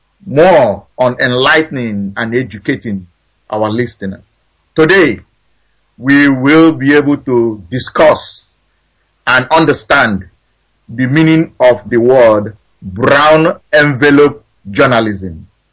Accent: Nigeria; now in Houston, United States; I come from Arondi Onyemobi, also known as Omuchukwu, in Uguta local government area in Biafra land. But I reside here in Houston, Texas

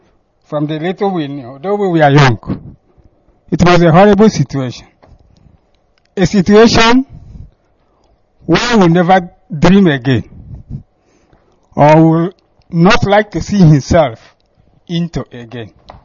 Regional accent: Udo, Imo, Nigeria; from Udo in Ezinihitembise, in the defunct state, Biafra.

